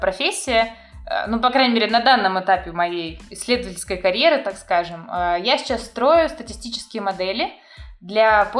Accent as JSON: {"language": "Russian", "town": "Novosibirsk", "region": "Novosibirsk Oblast", "country": "Russia", "said": "И я из Новосибирска, иногда я смотрю там прогноз погоды, и я вижу, что в Новосибирске теплее, чем здесь."}